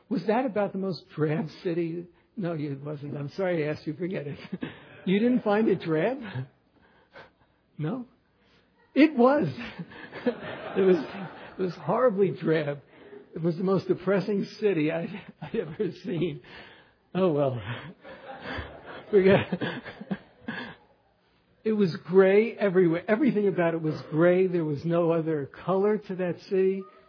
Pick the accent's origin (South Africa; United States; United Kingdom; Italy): United States; New York City, New York; I grew up in New York City.